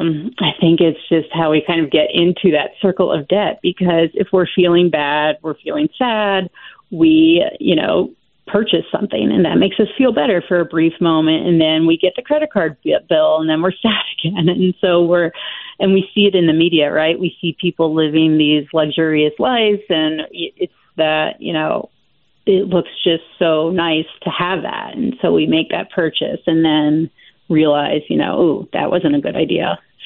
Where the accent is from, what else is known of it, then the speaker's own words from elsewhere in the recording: Pennsylvania, United States; I do like tailgating, but I grew up in Pennsylvania, so I'm very familiar with Penn